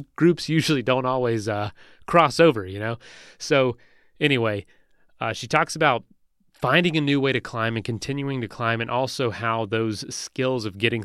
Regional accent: Florida, United States; now in Denver, United States; I'm from Florida. So I mean, you know, the mountains and I actually live in Denver, so not too far from you.

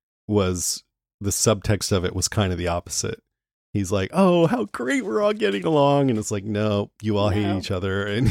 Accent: United States; I'm an American. I don't get it.

